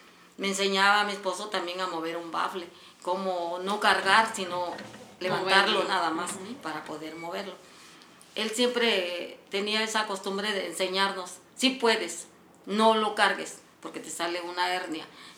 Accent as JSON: {"language": "Spanish", "region": "Chiapas", "country": "Mexico", "said": "Y soy la musa chiapaneca, con mucho orgullo."}